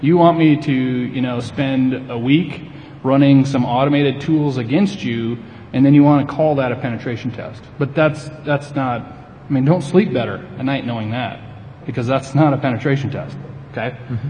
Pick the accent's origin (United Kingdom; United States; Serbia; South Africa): United States; South Dakota; we're from South Dakota, very ag based.